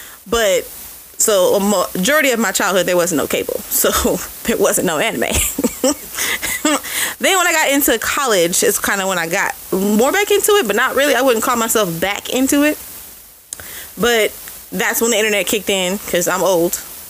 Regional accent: Seattle, Washington, United States; As a child, I grew up in Seattle. It's very Asian up there.

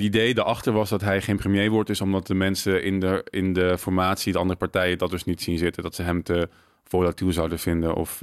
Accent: Baarn, Utrecht, Netherlands; Ik kom uit Baarn en ik woonde en ik werkte heel lang in Amsterdam, ook nog in Baarn woonde.

